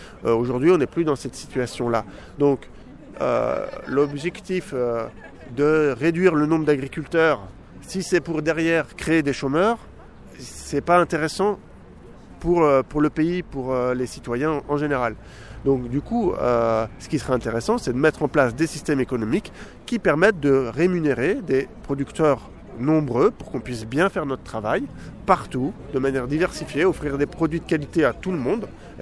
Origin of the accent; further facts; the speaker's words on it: Auvergne-Rhône-Alpes, France; Alors moi je suis de Savoie